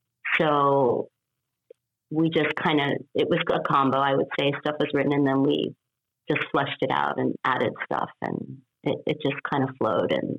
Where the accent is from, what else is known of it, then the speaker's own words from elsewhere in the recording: Sidney, Ohio, United States; also born or lived in Springfield; I grew up in Ohio. I grew up mostly in a little town called Sydney, Ohio, which has maybe 25,000 people or so. And then when I was in high school, I moved to Springfield, Ohio.